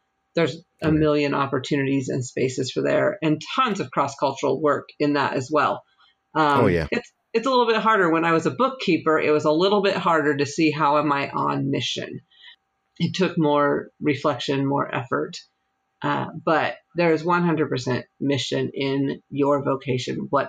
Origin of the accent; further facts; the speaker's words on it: Colorado, United States; So if I go hang out with the homeless people in downtown Denver, my home state is Colorado